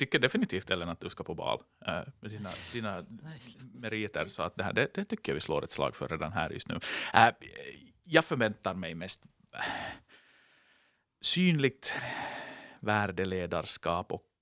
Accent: Finland; för min egen del, så tycker jag liksom att det är någonting ändå att liksom som finlandssvensk att finna glädje i här

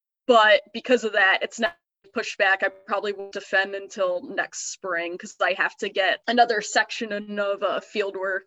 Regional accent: New Jersey, United States; because all my knowledge, of course, growing up in New Jersey is all temperate.

